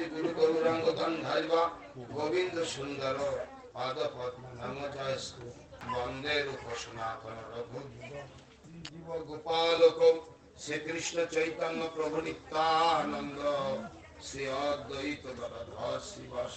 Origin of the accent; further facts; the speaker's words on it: India; born there; এখন ভারতে জন্মেছি